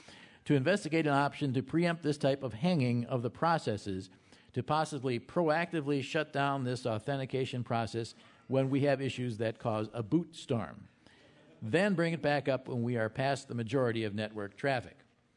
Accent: Canada; You end up being Canadian at the strangest time.

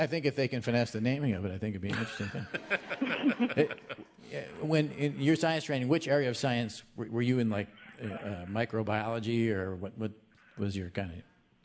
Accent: Milwaukee, Wisconsin, United States; Well, I'm saying I grew up in Milwaukee.

